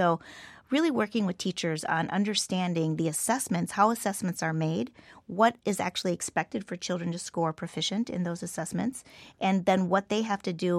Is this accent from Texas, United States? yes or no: no; Minnesota, United States; I'm from Minnesota, so we have the same problem in Minneapolis Public Schools